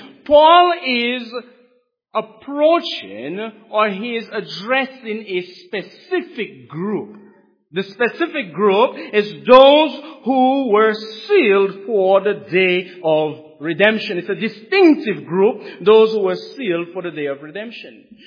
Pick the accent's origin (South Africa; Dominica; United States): Dominica; I was raised in the Caribbean, in a small island called Dominica.